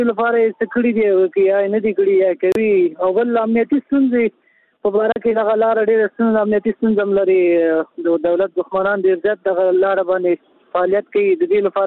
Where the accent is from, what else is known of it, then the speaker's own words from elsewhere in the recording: Nangarhar, Afghanistan; زه خپله د ننګرهار یم